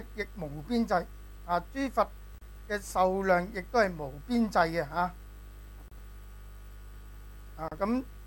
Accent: China; 所以點解我哋中國人有如果接觸咗呢種咁嘅講法嘅時候

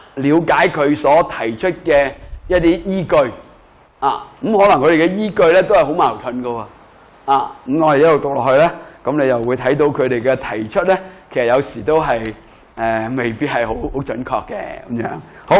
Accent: China; 即系我哋中国人好中意咁噶嘛

